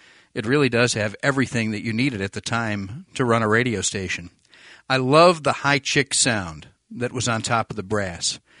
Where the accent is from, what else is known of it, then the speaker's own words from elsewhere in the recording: Buffalo, New York, United States; I could hear it in my neighborhood, living and growing up in Buffalo and being very close to Newark, New York, over towards Rochester.